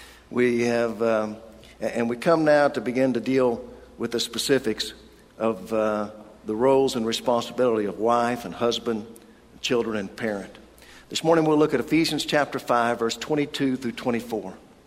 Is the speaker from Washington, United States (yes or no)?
no; Oklahoma, United States; I said, "No, I'm from Oklahoma."